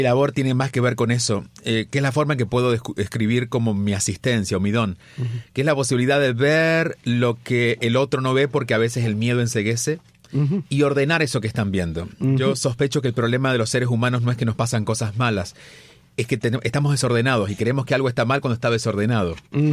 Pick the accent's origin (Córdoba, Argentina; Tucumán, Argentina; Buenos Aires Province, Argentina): Córdoba, Argentina; Villa Santa Rosa; oficialmente nací en Córdoba, capital de la provincia de Córdoba, pero al día siguiente estaba en mi pueblo, que se llamaba Santa Rosa de Río Primero y ahora se llama Villa Santa Rosa, porque los pueblos también cambian. Un pequeño pueblo de unos, imagino en aquel momento, 3,000-4,000 habitantes